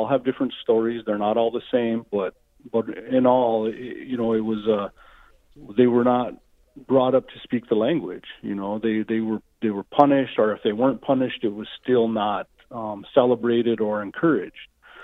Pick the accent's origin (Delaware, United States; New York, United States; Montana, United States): Montana, United States; So I actually, I grew up in Montana.